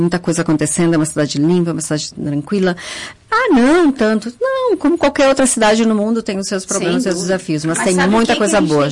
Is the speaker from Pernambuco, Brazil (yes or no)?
no; Porto Alegre, Rio Grande do Sul, Brazil; venho de Porto Alegre, curto um fim de semana aqui